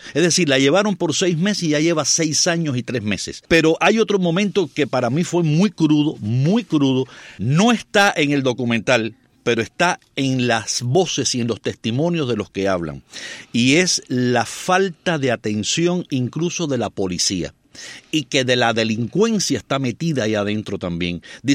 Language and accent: Spanish; Cuba; tanto tú como yo somos cubanos, no nacimos en Estados Unidos, vivimos en Cuba